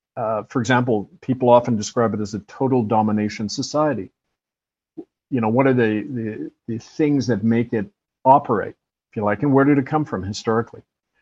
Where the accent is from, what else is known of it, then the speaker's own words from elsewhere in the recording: Vancouver, British Columbia, Canada; I grew up on the University of BC campus in Vancouver. I got my political science, anthropology, and theology degrees there.